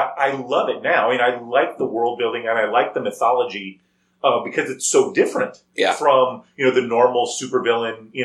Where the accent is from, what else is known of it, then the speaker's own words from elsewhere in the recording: Yuma, Arizona, United States; We had investigated strange lights out in the foothills where I grew up in Yuma, Arizona.